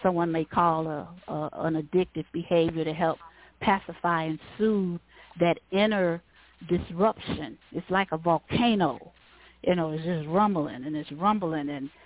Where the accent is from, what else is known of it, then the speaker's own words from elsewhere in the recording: Selma, Alabama, United States; I didn't know anything about meditation when I was growing up in Selma or most of my adult life.